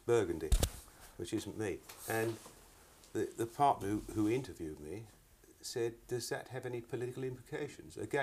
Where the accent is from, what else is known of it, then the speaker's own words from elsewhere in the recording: London, United Kingdom; born there; I was born in London on the 30th of September 1931.